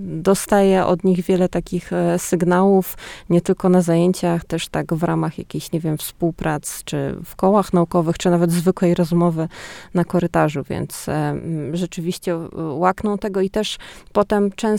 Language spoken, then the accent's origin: Polish; Nowe Miasto Lubawskie, Warmian-Masurian Voivodeship, Poland; Ja pochodzę z ziemi lubawskiej, Nowe Miasto Lubawskie dokładnie, to w zasadzie tak jakbyśmy mieli przypasować to ani Warmia, ani Mazury, tak historycznie.